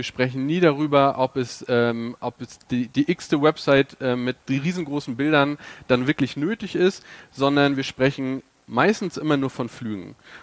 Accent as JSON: {"language": "German", "town": "Schwerin", "region": "Mecklenburg-Vorpommern", "country": "Germany", "said": "ich komme aus Schwerin"}